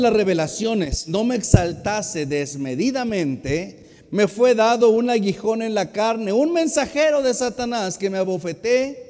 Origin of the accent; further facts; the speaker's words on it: Monterrey, Nuevo León, Mexico; Yo soy regiomontano, los regiomontanos tenemos mucho pleito con los de aquí del centro del país, mis hermanos.